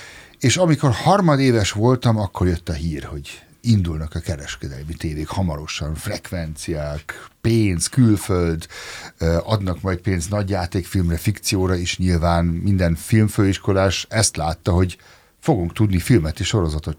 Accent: Germany; now in Hungary; de én nem visszajöttem Magyarországra, hiszen Németországban nőttem fel

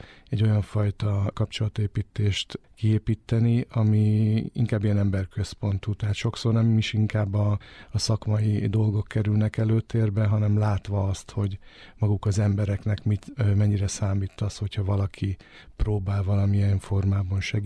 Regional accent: Székesfehérvár, Fejér, Hungary; ugye már vidéki vagyok, tehát gyermekkorom nagy részét, ahogy említettem is, nagymamámnál töltöttem, tehát a nyári szüneteket, illetve hát Székesfehérvár értelemszerűen a vidék.

